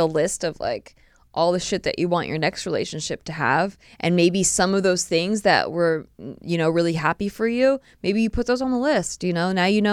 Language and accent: English; Santa Barbara, California, United States; born there; I was born in Santa Barbara.